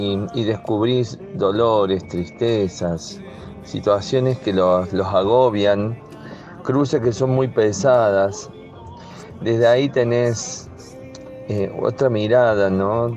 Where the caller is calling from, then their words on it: Córdoba, Argentina; de Córdoba